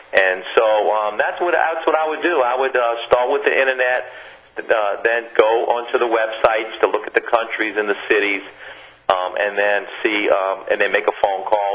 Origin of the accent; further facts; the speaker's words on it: Florida, United States; I'm from the St. Pete, Tampa Bay area